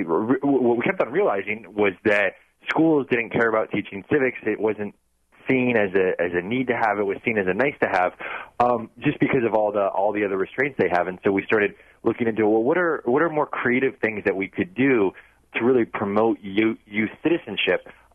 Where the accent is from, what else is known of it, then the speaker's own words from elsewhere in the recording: California, United States; also born or lived in Kenya / Ecuador / Zimbabwe; So I grew up, I'm originally from California, but grew up all around the world. So I was in Kenya during those elections. I was in Ecuador during a coup in 2005. I was in Zimbabwe during runoff elections in 2008.